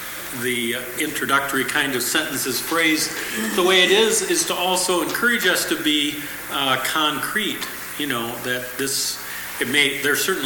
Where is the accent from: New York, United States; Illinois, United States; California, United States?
Illinois, United States; Chicago; Lutheran pastor, and I'm from Chicago, and I'm here on the teaching staff this week.